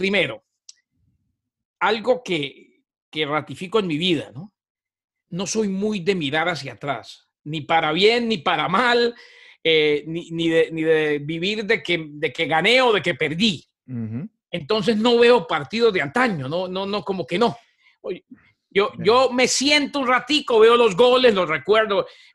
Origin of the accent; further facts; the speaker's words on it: Bucaramanga, Santander, Colombia; also born or lived in New York; Yo más que colombiano soy bumangués. Soy de Bucaramanga. Nací en Nueva York, Pedro, pero tengo de neoyorquino lo que tengo de la Mujer Maravilla. Nada. Me llevaron a Bucaramanga de regreso a los 30 días de nacido.